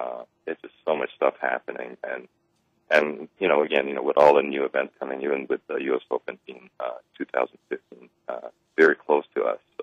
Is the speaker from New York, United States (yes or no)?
no; Las Vegas, Nevada, United States; now in Olympia, United States; Even flying into Seattle, I'm originally from Las Vegas.